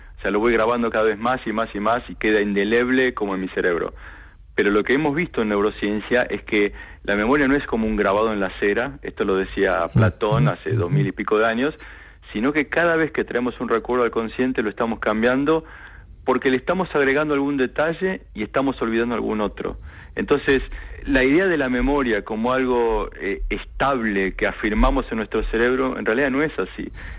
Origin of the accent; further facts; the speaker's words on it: Argentina; now in Barcelona, Spain; en particular los argentinos, yo soy argentino, los argentinos nos gusta el tango y el tango es muy nostálgico